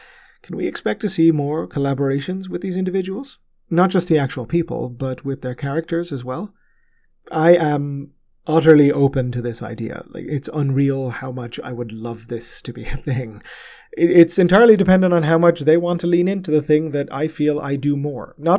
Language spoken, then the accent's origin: English; Ireland; now in Canada; if you lived or live where I grew up in Ireland, seasons are not really so much of a thing.